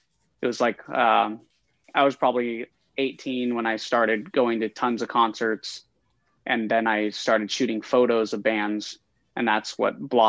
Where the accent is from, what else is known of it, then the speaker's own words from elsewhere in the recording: Modesto, California, United States; now in Stockton, United States; So I grew up in Modesto, California.